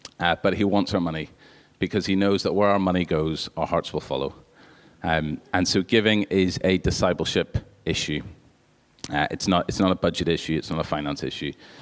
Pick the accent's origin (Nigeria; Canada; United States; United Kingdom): United Kingdom; So I think we're more influenced in how little we talk about money and giving by being British than by being biblical. And I'm depending on what day of the week it is, I decide whether I'm British or not. But I am European.